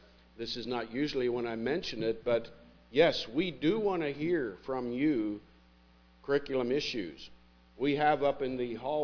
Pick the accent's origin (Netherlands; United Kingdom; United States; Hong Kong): United States; Pennsylvania; also born or lived in West Virginia; now in Slainsville, United States; I'm from Slainsville, West Virginia. Although I often tell crowds like this that my speech does not yet betray me, I grew up in Pennsylvania, so I don't have the West Virginia accent.